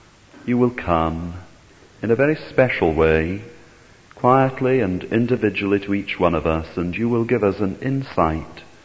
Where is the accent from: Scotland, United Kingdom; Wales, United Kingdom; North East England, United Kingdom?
Scotland, United Kingdom; Arbroath; from my hometown, Arbroath, on the east coast of Scotland